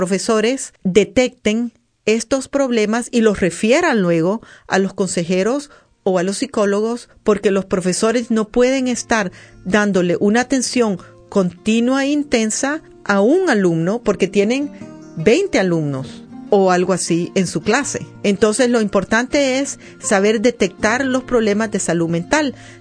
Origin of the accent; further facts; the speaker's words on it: Nicaragua; Como vengo de Nicaragua, les he traído una literatura que les resumiré